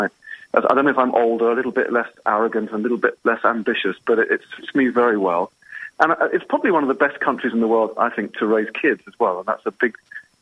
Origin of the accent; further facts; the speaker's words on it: London, United Kingdom; moved away as an adult; also born or lived in Copenhagen / Paris; I came from London in the middle of the 90s